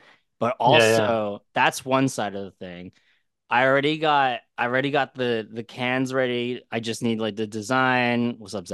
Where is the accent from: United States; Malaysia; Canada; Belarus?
Malaysia; I'm Malaysian, and I went to Malaysia. I went to Kuala Lumpur.